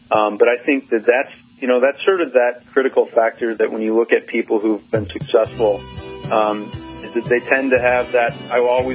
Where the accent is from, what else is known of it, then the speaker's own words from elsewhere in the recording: Detroit, Michigan, United States; that pains me to say because I'm from Detroit and I live in Detroit